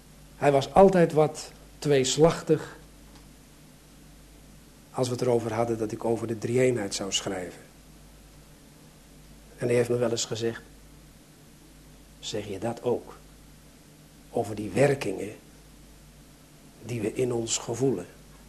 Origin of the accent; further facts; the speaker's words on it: Sliedrecht, South Holland, Netherlands; born there; Het zal ongeveer 1930 geweest zijn in mijn geboorteplaats Sliedrecht.